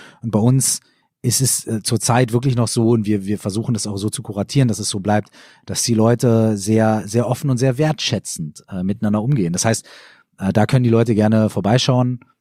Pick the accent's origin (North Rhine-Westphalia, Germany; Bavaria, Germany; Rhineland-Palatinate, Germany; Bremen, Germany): North Rhine-Westphalia, Germany; Minden; wir spielen in meiner Heimatstadt in Minden